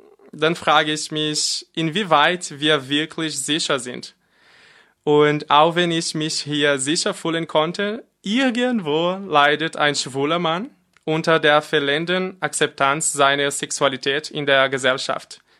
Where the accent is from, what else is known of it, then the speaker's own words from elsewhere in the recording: Brazil; macht mich diese aktuelle Situation in Brasilien sehr traurig. Verstehe mich nicht falsch. Ich liebe mein Heimatland und meine Kultur.